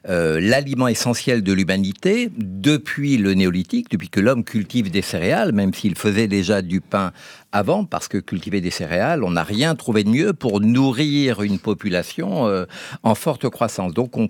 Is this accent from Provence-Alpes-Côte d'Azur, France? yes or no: no; Hauts-de-France, France; en commençant par le Nord, c'est ma région d'origine, les Hauts-de-France